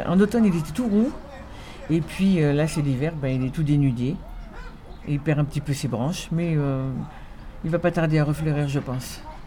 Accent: Le Havre, Normandy, France; Moi, je suis née en France et j'ai fait ma scolarité au Havre. Et moi, j'ai l'impression d'être née au Havre parce que c'est là que j'ai ouvert les yeux quand même. Je devais avoir 2-3 ans quand je suis arrivée au Havre.

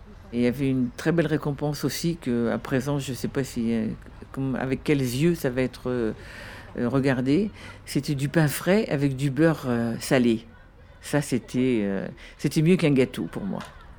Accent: Le Havre, Normandy, France; Moi, je suis née en France et j'ai fait ma scolarité au Havre. Et moi, j'ai l'impression d'être née au Havre parce que c'est là que j'ai ouvert les yeux quand même. Je devais avoir 2-3 ans quand je suis arrivée au Havre.

